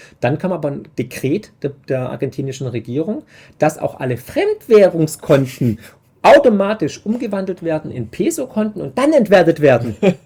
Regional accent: Baden-Württemberg, Germany; weil ich bin halt Schwabe und wurde ja schon mit dem Bausparvertrag sozusagen geboren

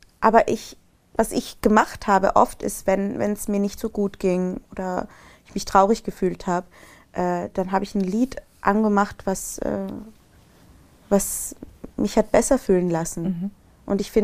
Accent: Vienna, Austria; Ich bin ja in Wien geboren und aufgewachsen, deswegen bin ich mit dem Dialekt irgendwie groß geworden.

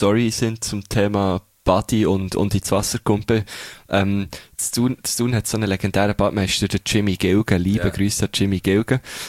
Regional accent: Switzerland; also von hier, von der Schweiz, also mein Vater ist Italiener, aber ich komme von hier.

